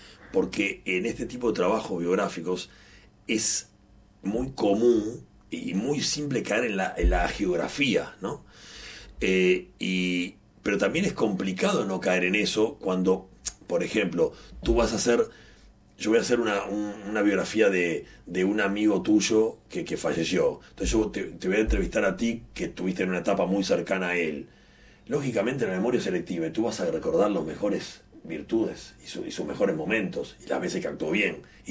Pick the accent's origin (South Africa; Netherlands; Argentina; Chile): Argentina; gente, en mi país, en Argentina, somos muy de estar muy tangueros